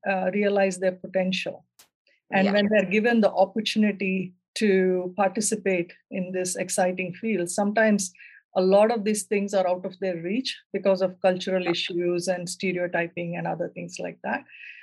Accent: South India, India; I grew up in South India in a middle-class family.

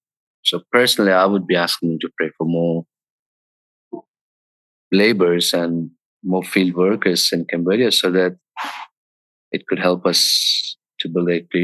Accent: Tamil Nadu, India; Tamil Nadu. Yeah.

